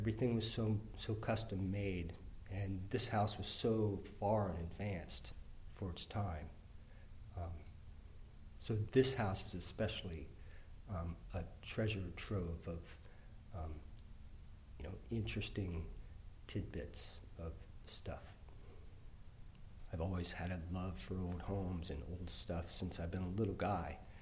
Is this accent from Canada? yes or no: no; Pennsylvania, United States; moved away as an adult; also born or lived in Washington, D.C.; I am originally from Pennsylvania. I moved to the Washington, D.C. area when I was 21.